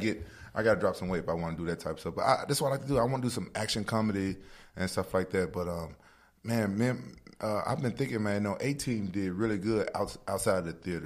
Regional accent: Memphis, Tennessee, United States; I'm from Memphis. We ain't have no Asians, really.

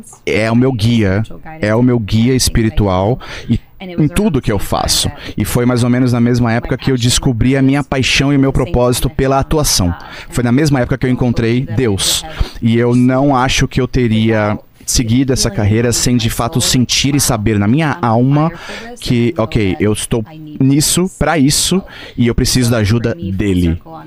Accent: New York, United States; Sim, eu fui batizado na igreja ortodoxa quando eu era um bebê. E eu cresci em Nova York. E quando nós saímos de Nova York e nós mudamos para os subúrbios

